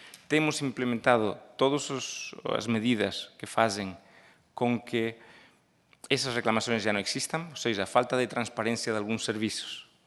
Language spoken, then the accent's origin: Portuguese; Spain; Eu sou espanhol e temos atividade também na Espanha e em outros países.